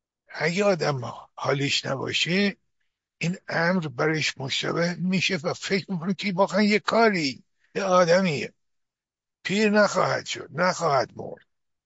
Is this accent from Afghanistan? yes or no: no; Tehran, Tehran Province, Iran; born there; منم تو جنوب شهر تهران به دنیا آمدم